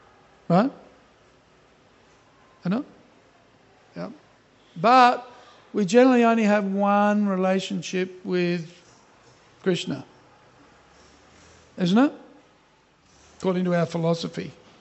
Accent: Australia; accent: Australian; When I say pain, sometimes you hear pine. That's my Australian accent.

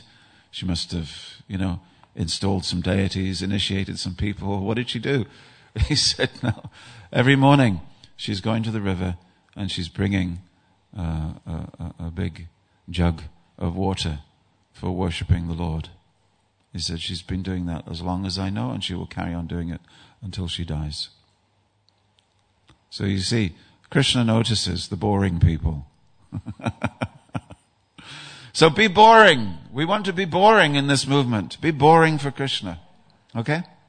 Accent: England, United Kingdom; And being an Englishman, of course, you put your hand out the window to pat the dog.

